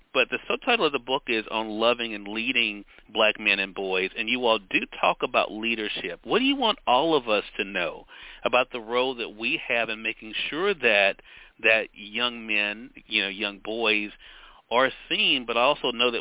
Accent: Mississippi, United States; I'm from Mississippi, glad to call it my home, even though I have lived other places.

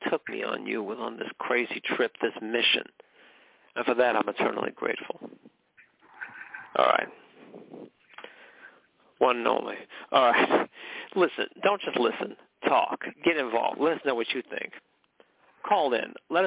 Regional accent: McKinleyville, California, United States; my hometown of McKinleyville, California, where horses had the right of way.

